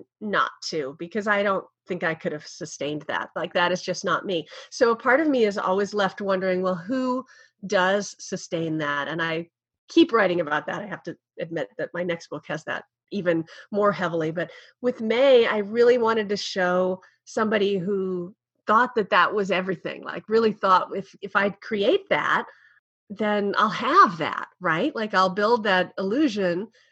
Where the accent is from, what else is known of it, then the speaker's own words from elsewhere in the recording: Texas, United States; moved away; also born or lived in Kansas; I grew up in Texas and Kansas. I was the May. I left for New York.